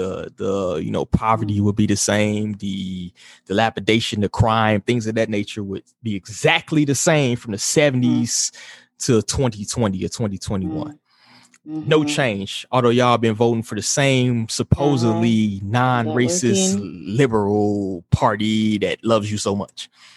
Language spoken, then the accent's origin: English; Chicago, Illinois, United States; Like I said, I come from Chicago, the most bluest of the bluest cities, right? So my whole upbringing was basically